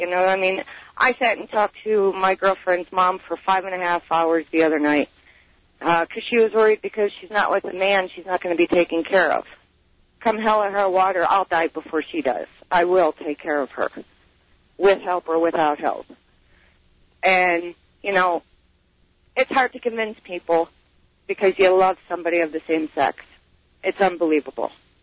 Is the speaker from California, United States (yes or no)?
no; Cleveland, Ohio, United States; moved away; But I'm originally from Cleveland, Ohio, so that would be why I left Ohio.